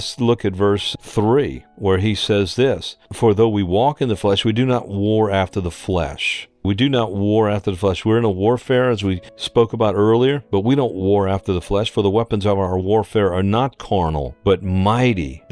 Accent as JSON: {"language": "English", "town": "New Orleans", "region": "Louisiana", "country": "United States", "tie": "born or raised there", "said": "You know, I grew up in New Orleans, and the water table, all of the Louisiana people can understand this."}